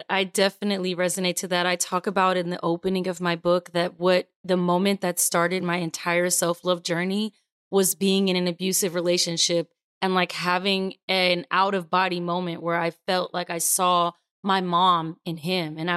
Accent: Florida, United States; now in Georgia, United States; I grew up in Florida my entire life where there are no seasons and everything.

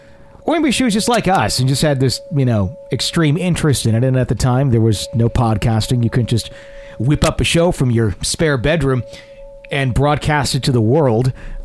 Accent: Stuttgart, Arkansas, United States; I'm from the self-proclaimed rice and duck capital of the world. It's a small town in Arkansas named Stuttgart. My older brother and I grew up in Stuttgart.

